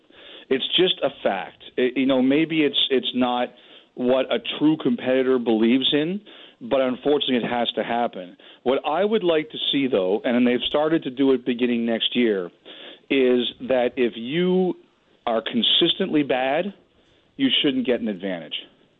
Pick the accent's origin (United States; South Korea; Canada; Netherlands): Canada; Toronto, Ontario; I grew up in Toronto.